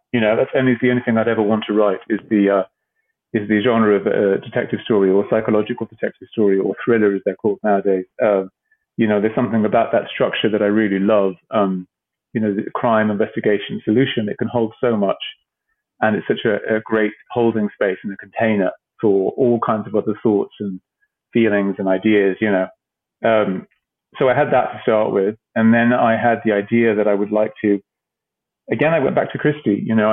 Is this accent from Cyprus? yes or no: yes; Cyprus; when I grew up in Cyprus, I obsessively read thrillers on the beach